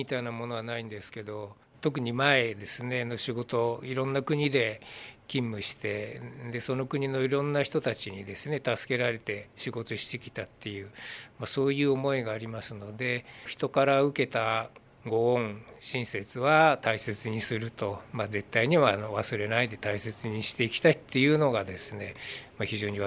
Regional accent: Yokohama, Kanagawa, Japan; 私は生まれ育ちは横浜なんですけども、中学高校6年間大船にあります栄光学園という学校に通学して

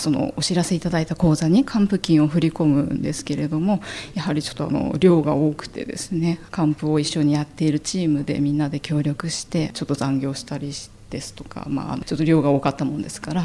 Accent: Fujisawa, Kanagawa, Japan; also born or lived in Tokyo; 自分のふるさとである藤沢のために今まで得てきた経験を生かして役に立ちたいなと思いまして応募いたしました。

